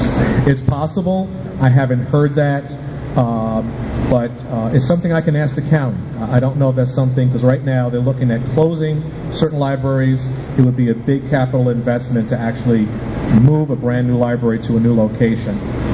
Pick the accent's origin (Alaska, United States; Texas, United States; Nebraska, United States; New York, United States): New York, United States; I'm from New York, so I'm very animated.